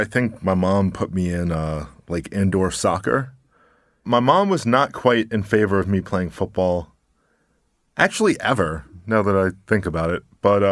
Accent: Buffalo, New York, United States; I grew up in Buffalo, New York. I grew up with my mother.

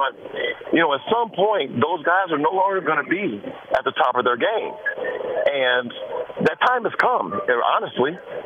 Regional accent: Cincinnati, Ohio, United States; But when I'm talking about my hometown team, I refer to it as we. And the Cincinnati Reds fans

